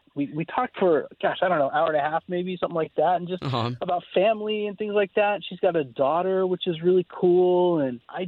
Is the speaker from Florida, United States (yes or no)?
yes; Casselberry, Florida, United States; Castleberry.